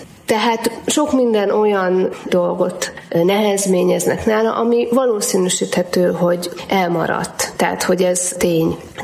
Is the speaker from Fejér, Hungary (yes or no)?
no; Somogy, Hungary; somogyiaknak minden, ami kicsit magasabb, az hegy, én is somogyi vagyok, és ezt mi így mondjuk